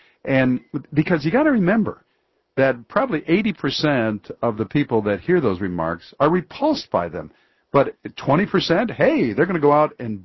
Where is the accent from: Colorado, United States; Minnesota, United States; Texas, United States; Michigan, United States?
Michigan, United States; Detroit; Let's go to my hometown, Detroit, Michigan